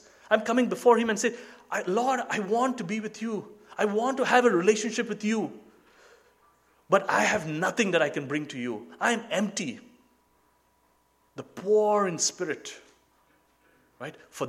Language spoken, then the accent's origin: English; Nigeria; I grew up in Nigeria for most of my life. I was born and brought up there.